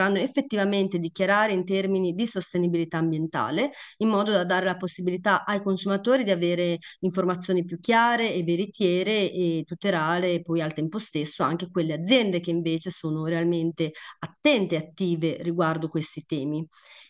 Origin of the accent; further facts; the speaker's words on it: Emilia-Romagna, Italy; E te lo dico anche da Romagnola, che dove c'è stato a maggio vediamo anche l'alluvione